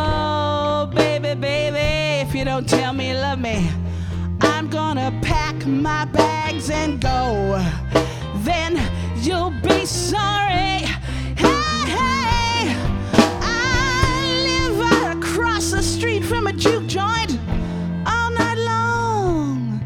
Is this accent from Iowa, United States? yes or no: yes; Iowa, United States; I am from Northern Iowa originally and started singing when I was 3 years old.